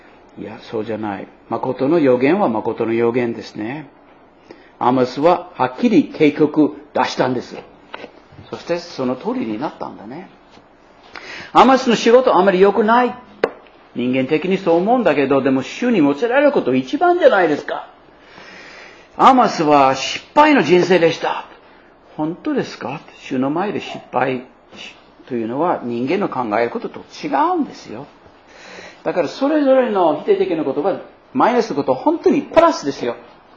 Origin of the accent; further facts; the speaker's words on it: United States; Japanese is a second language; 一つのアメリカの話、もう一つやってもいいですかね。私のふるさとの話です。私の育てた町より私の親のふるさとの町でしたね。